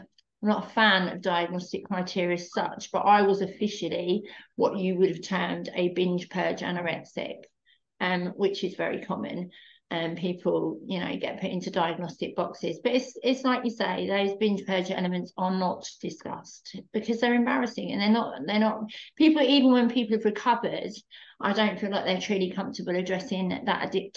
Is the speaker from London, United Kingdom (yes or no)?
yes; London, United Kingdom; I am a qualified therapist. I'm from London in the UK.